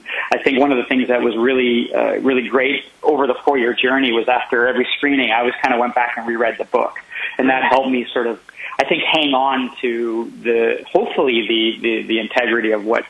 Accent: Canada; being a kid growing up in Canada, I grew up on a lot of sketch comedy.

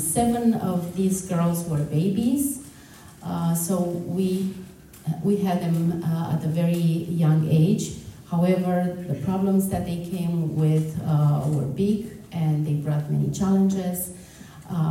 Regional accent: Romania; I come from Romania. I was born in Romanian.

